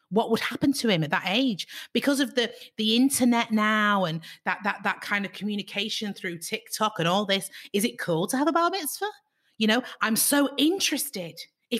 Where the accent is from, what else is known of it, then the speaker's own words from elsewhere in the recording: Bury, North West England, United Kingdom; I grew up in Bury, Whitefield, huge, huge Jewish community, got so many Jewish friends